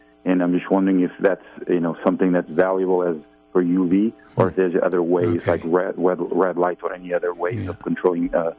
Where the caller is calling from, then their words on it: Connecticut, United States; from Connecticut.